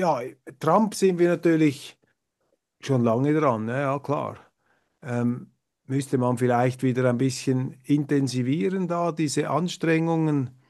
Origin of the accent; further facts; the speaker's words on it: Kloten, Zurich, Switzerland; ich komme aus Kloten